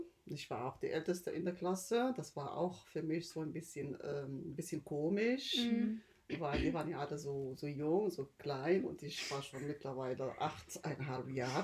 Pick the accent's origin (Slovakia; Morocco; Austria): Morocco; now in Germany; ich bin die Mutter von Esma. Ich komme aus Marokko, ursprünglich aus Marokko, lebe aber schon seit über 42 Jahren in Deutschland.